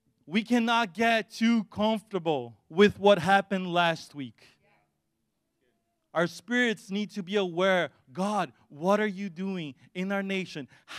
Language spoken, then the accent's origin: English; Brazil; English is a second language; I'm trying hard here because I come from Brazil.